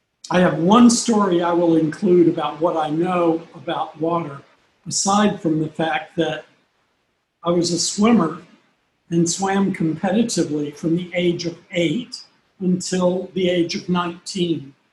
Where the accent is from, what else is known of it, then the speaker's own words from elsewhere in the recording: Georgia, United States; now in New York, United States; When I went camping, because I'm from Georgia, we went camping in the mountains of the foothills of the Blue Ridge Mountains.